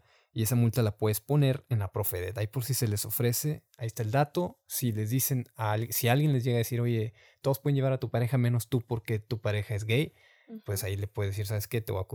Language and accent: Spanish; Mexico; eso es algo que sí nos caracteriza bastante como mexicanos